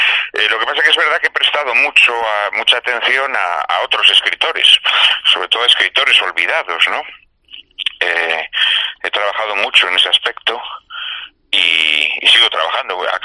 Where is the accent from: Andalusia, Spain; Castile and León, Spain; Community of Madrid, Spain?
Castile and León, Spain; Zamora; also born or lived in Barakaldo; mi padre encontró trabajo en Zamora y volvieron a Zamora, de donde ambos son. Y claro, pues yo soy zamorano, ¿no? Aunque nacido en Baracaldo, me nacieron en Baracaldo, digámoslo así, ¿no? Pero bueno, toda mi infancia, toda mi juventud la he pasado en Castilla, en Zamora fundamentalmente.